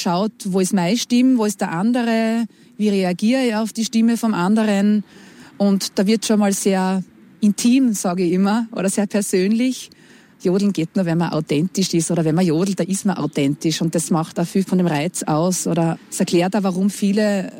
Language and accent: German; Graz, Styria, Austria; Meine Vorfahren, also in dritter und vierter Generation, kommen aus dem Zillertal. Ich selbst bin eine Grazerin mit starken Wurzeln, auch im Norden von Graz, Semriach, Rechberger Gegend, wo auch gejodelt wird.